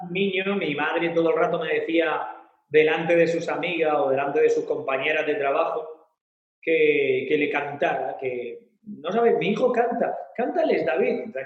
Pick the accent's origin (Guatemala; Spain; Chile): Spain; Andalusia; de mi tierra, ¿no? De Andalucía.